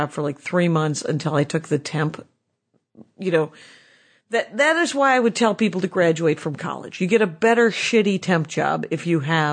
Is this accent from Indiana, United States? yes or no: no; Minnesota, United States; I came from Minnesota